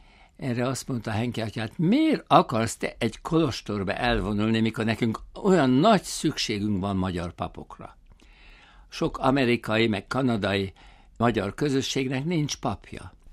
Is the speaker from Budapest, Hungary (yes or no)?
no; Kőszeg, Vas, Hungary; born there; Az közel van a szülőföldemhez, a szüleim burgerlandi származásúak, én kőszegén születtem